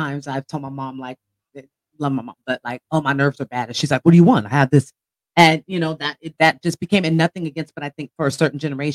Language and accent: English; Elk Grove, United States; I grew up in Elk Grove, so I learned how quick it was.